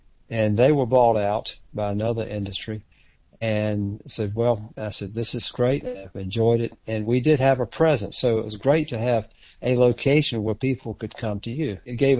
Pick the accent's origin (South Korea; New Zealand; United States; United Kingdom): United States; Fayetteville, North Carolina; also born or lived in Raleigh / Charlotte / Asheville; is a native North Carolinian, born and raised in Fayetteville. I've lived all over the state, Raleigh, Charlotte, and also Asheville.